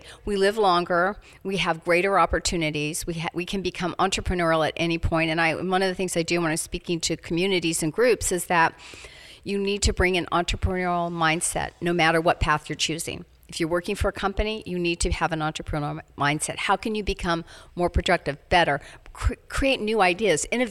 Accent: Dallas, Texas, United States; now in Washington, United States; But I discovered that being new to Washington, D.C., I needed a community of friends. And I was from Dallas, Texas.

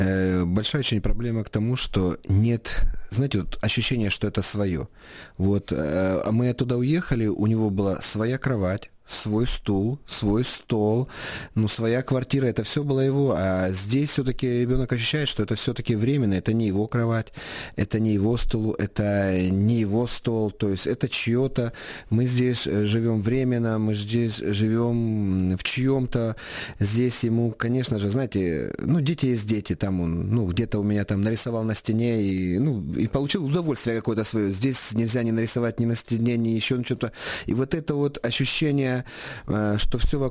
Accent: Eastern Ukraine, Ukraine; Ну, я вам скажу за себе, тому що я з Востока.

